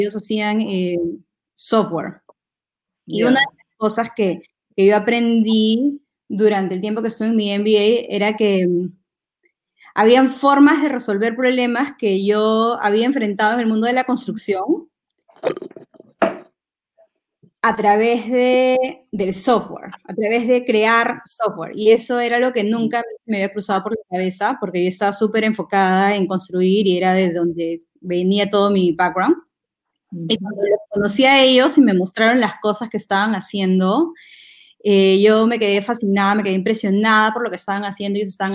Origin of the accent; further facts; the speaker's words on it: Piura, Peru; yo en realidad vengo de Piura, soy del norte, y vengo de una familia de ingenieros civiles